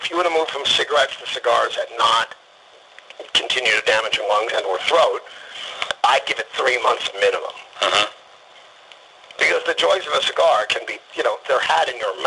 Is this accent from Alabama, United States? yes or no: no; Philadelphia, Pennsylvania, United States; born there; also born or lived in Los Angeles; I was born here in Philadelphia, but I lived for 30 years in Los Angeles